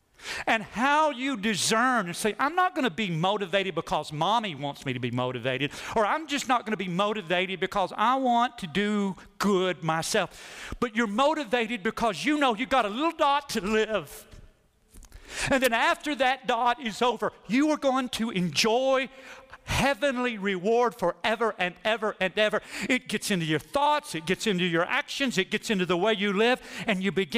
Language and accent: English; Arkansas, United States; If I only knew then, I'm from Arkansas.